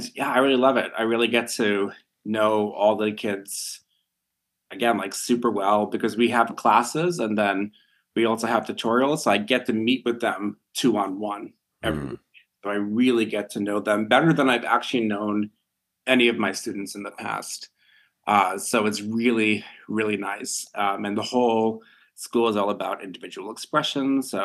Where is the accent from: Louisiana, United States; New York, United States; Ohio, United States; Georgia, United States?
New York, United States; now in Los Angeles, United States; I'm from New York originally.